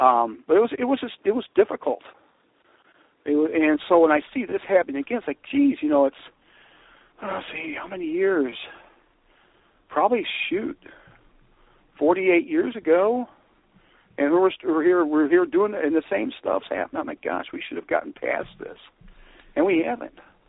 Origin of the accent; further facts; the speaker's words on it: Alton, Illinois, United States; where I grew up here in Alton, which is right next to the town where I live in now, and I grew up around race riots.